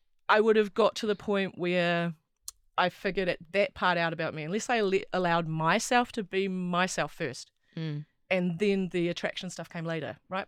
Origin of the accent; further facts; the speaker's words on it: Wellington, New Zealand; because I grew up in Wellington, lived here my whole life.